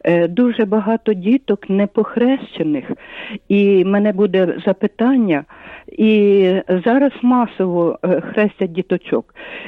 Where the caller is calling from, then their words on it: Lviv, Lviv Oblast, Ukraine; зі Львова.